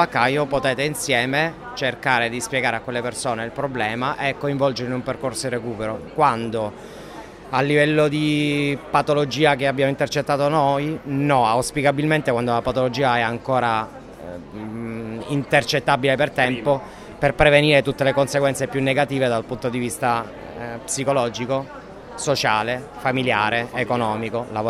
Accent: Palermo, Sicily, Italy; però io sono palermitano

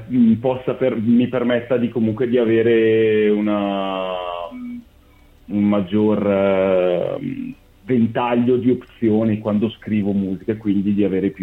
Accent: Bergamo, Lombardy, Italy; Quindi noi che siamo cresciuti a Bergamo e nella provincia di Bergamo, abbiamo visto innumerevoli esempi

